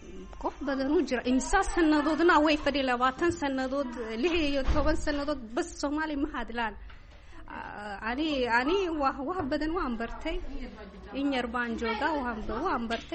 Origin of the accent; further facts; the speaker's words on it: Dire Dawa, Ethiopia; Somali is a second language; Itoobiya, Dhiridhoo aan ka yimiday.